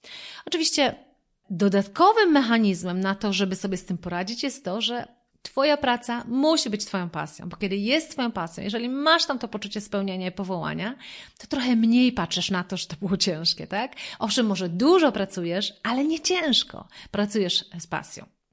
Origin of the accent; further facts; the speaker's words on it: Wrocław, Lower Silesian Voivodeship, Poland; ja pochodzę z Wrocławia